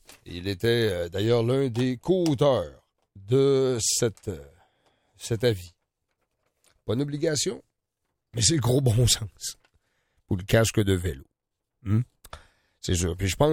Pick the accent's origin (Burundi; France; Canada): Canada; Sherbrooke, Quebec; Ben chez nous, à Sherbrooke, c'est obligatoire pour les jeunesses.